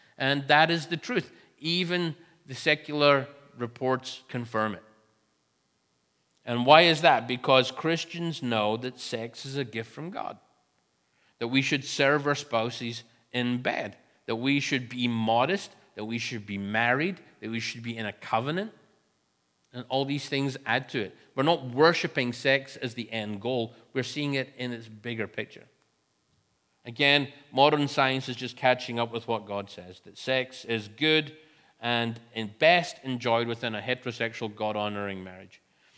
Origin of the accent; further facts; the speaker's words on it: Scotland, United Kingdom; But I am not from England. We do not roll that way in Scotland.